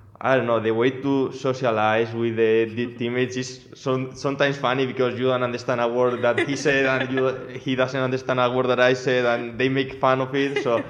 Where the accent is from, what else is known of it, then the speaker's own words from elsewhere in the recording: Spain; English is a second language; now in United States; I'm from Spain